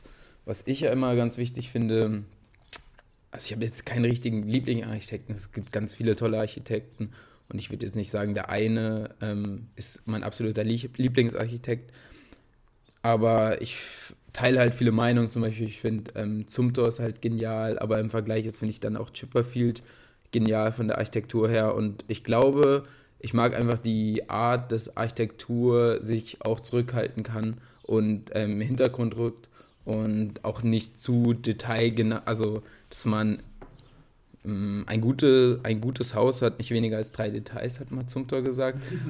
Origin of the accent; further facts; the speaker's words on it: Baden-Württemberg, Germany; Ich komme eigentlich geografisch erstmal aus dem Dreiländereck, was eigentlich auch ganz schön ist, weil man kann immer in die Schweiz nach Basel oder nach Frankreich und dadurch ja, habe ich irgendwie schon Verbundenheit zu Süddeutschland